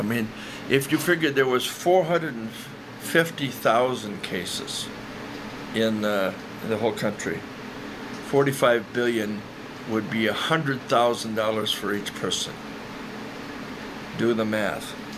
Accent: Rockford, Illinois, United States; it seems like my hometown, Rockford, did a lot for people with addictions

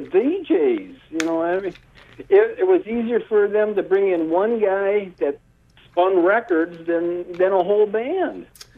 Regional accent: Pewaukee, Wisconsin, United States; Well, local around, I'm from the Pewaukee area.

